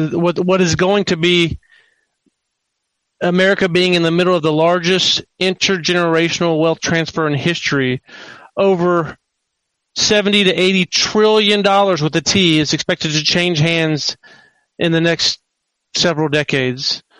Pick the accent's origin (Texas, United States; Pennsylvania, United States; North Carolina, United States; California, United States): Texas, United States; Victoria; now in Houston, United States; I grew up in Victoria, Texas. Then I went to the University of Texas in Austin, and then I went to law school here in Houston. I'm in Houston, Texas now.